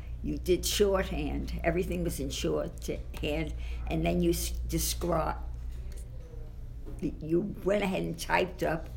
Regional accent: Brooklyn, New York, United States; born there; I was born in Brooklyn, New York in 1926.

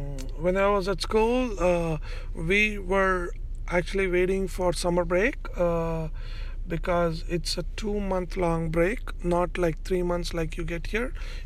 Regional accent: Andhra Pradesh, India; first language Telugu; English is a second language; All of our ancestors, as I said earlier, we are all from India. In India there is a place called Andhra Pradesh. It's a state called Andhra Pradesh. So we are all from there. We speak Telugu.

